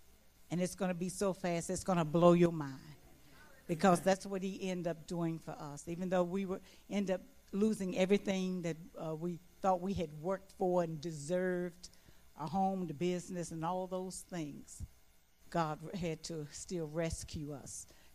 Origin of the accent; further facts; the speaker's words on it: West Virginia, United States; We thought we grew up in West Virginia. We moved to the big city.